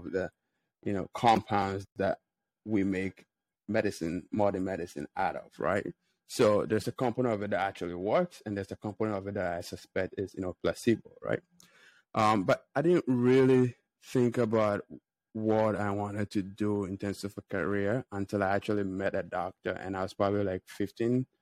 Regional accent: Ghana; I grew up in Ghana and in a small village.

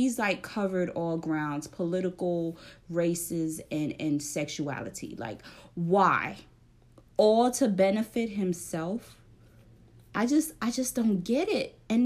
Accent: New York City, New York, United States; Me and Crystal are from New York, born and raised in New York City, okay? I went to school in Queens, my middle school.

